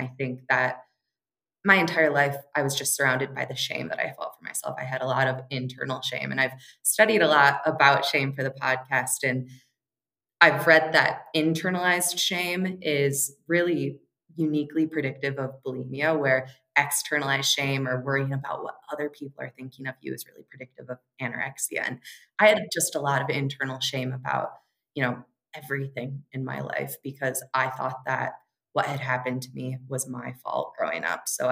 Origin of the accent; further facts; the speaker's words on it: East Lansing, Michigan, United States; In East Lansing.